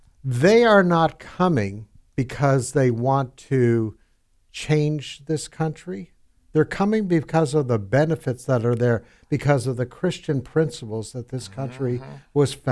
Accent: Canada; now in United States; Now, I came from Canada, but this country is very, very special. Been here 24 years.

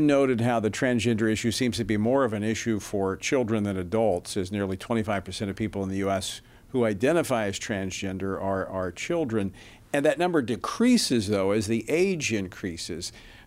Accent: Louisiana, United States; Senator Bill Cassidy of my home state of Louisiana.

